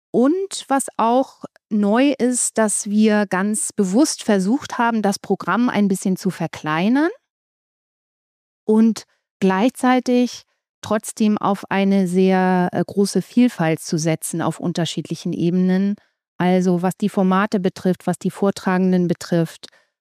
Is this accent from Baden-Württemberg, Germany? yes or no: no; Schleswig-Holstein, Germany; Schleswig-Holstein ist auch mein Heimatbundesland.